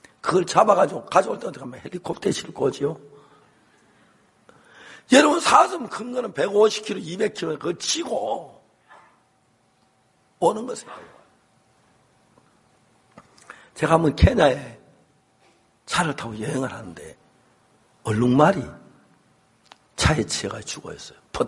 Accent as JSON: {"language": "Korean", "town": "Seonsan", "region": "North Gyeongsang", "country": "South Korea", "tie": "born or raised there", "said": "옛날에는 저희 고향 선산에는 소고기를 팔질 않아요."}